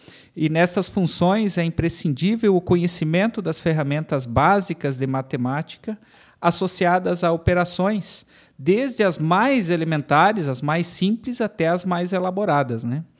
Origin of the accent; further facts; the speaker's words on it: Chapecó, Santa Catarina, Brazil; eu sou natural aqui de Chapecó.